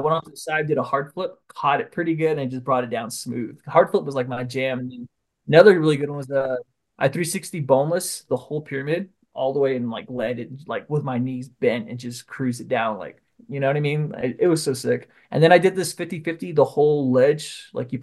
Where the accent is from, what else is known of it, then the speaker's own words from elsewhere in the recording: Shiprock, New Mexico, United States; also born or lived in Arizona; I'm from East Nosbus, Arizona, but I grew up in Shiprock.